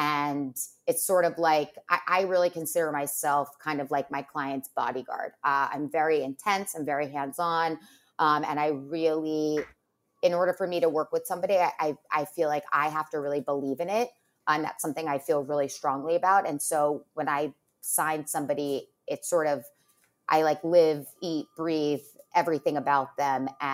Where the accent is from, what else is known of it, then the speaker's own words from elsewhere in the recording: New York, United States; Well, so I grew up in Westchester, and I always loved to read.